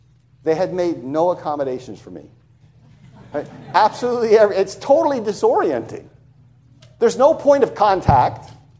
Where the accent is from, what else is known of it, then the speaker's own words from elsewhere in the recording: New York, United States; you know, I'm from New York.